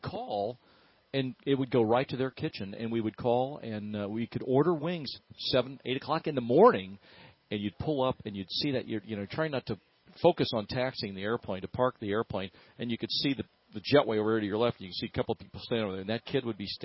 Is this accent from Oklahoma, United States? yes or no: no; Indiana, United States; moved away; I grew up in Indiana before we moved here 25 years ago